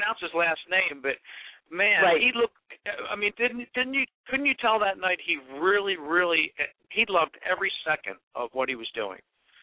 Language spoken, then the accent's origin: English; Catonsville, Maryland, United States; He's from my hometown of Catonsville.